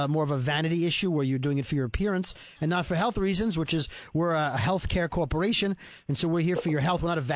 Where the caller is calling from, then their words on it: Florida, United States; I'm calling from Florida.